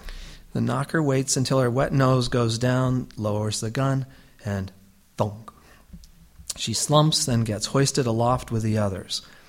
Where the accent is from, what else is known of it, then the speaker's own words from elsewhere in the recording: Colorado, United States; I grew up in Colorado, but arrived in Nebraska from my home in New York City, which strikes many here as odd.